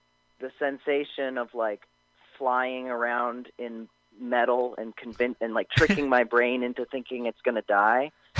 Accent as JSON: {"language": "English", "region": "Florida", "country": "United States", "tie": "born or raised there", "moved": "yes", "lives_now": "Los Angeles, United States", "said": "I grew up in Florida, and then last year I moved to Los Angeles, so still no snow for me."}